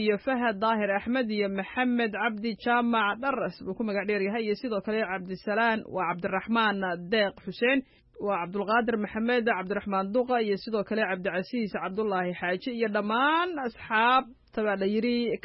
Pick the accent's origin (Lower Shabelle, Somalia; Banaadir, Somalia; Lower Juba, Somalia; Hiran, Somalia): Banaadir, Somalia; Mogadishu; waa degmada howlwadaag marka waa xaafadihii aan ku dhalannay kulley anigo aan ku dhasho aan ku soo koray